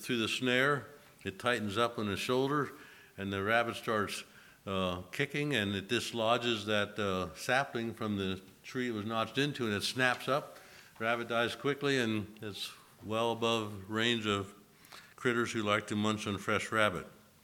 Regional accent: Pennsylvania, United States; I grew up in Pennsylvania

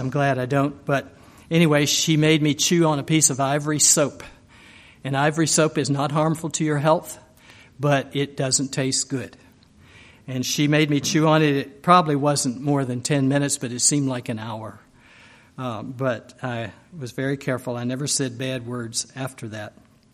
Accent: United States; born there; I was born on Berry Mountain, which was a mountain in Madison County, not too far from Mountain View Nursing Home, actually.

